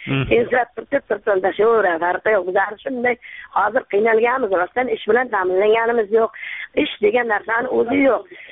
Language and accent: Uzbek; Samarkand, Samarqand Region, Uzbekistan; Samarqand.